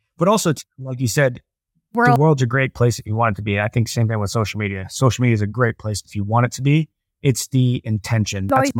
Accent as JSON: {"language": "English", "town": "Columbus", "region": "Ohio", "country": "United States", "said": "Like, we grew up, you know, drinking from hoses in our backyard, and I'm from Ohio, Columbus."}